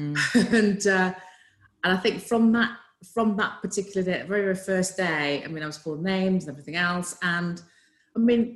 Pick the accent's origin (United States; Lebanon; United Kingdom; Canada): United Kingdom; Yorkshire and the Humber; I was brought up in Yorkshire, very strict kind of African background. Then Nigerian dad, very strict.